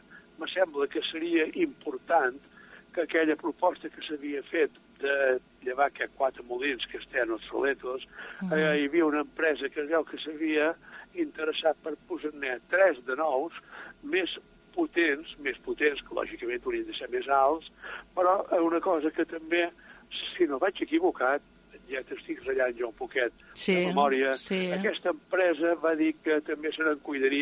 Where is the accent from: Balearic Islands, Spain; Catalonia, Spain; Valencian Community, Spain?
Balearic Islands, Spain; Mahón; Jo som molt menorquí, som molt maonès